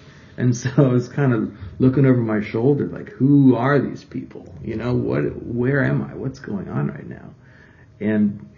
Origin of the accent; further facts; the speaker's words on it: Minnesota, United States; I grew up in Minnesota. I went to college at Eau Claire, where I met a nice Milwaukee girl named Joanna. And then we moved here in 2006